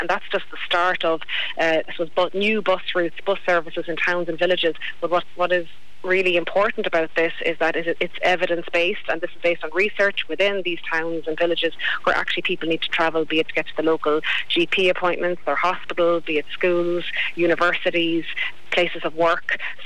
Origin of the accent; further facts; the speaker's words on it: Ireland; And I think as an Irish nation, we're well aware, we've got a strong history of emigration ourselves over the years